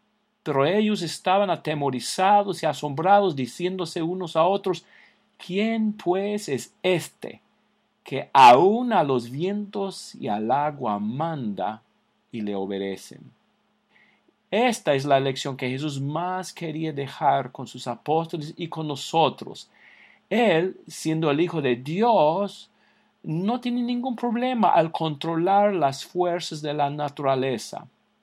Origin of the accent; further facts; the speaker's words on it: Alabama, United States; Yo soy de Alabama, donde a veces hay tornados.